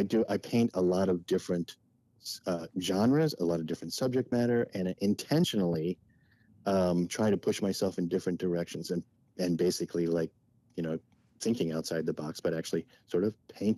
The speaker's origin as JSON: {"language": "English", "region": "Connecticut", "country": "United States", "tie": "born or raised there", "said": "When I first moved to California, I grew up on the East Coast, Connecticut, and I thought the whole of California was just like Venice Beach."}